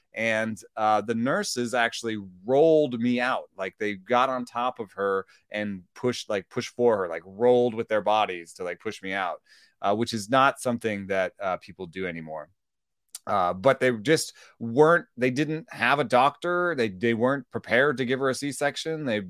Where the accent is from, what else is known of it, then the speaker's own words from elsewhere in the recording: Jamaica; born there; I was born in Jamaica